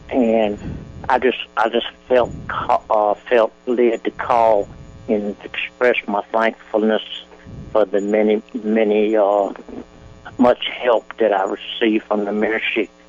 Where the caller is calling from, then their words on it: Virginia, United States; I'm calling from Virginia.